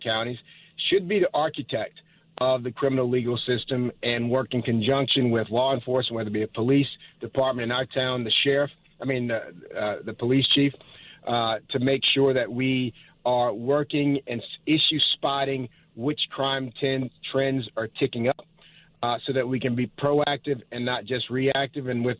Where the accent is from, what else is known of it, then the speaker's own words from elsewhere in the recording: New Orleans, Louisiana, United States; born there; I was born in New Orleans, went to Woodward Academy for 12 years, which used to be Georgia Military Academy